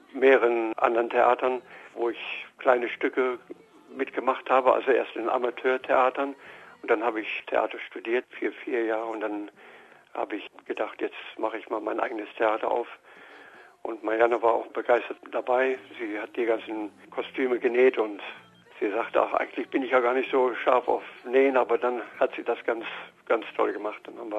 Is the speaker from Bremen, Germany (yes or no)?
no; Bad Harzburg, Lower Saxony, Germany; also born or lived in Danzig, Poland; Und wir sind dann geflüchtet nach Bad Harzburg, sind wir gelandet. Und dort bin ich aufgewachsen im Harz. Und dann, ja, und dann bin ich 65 ausgewandert mit meiner eigenen Familie nach Australien. Erst nach Adelaide für 2 Jahre und dann nach Brisbane.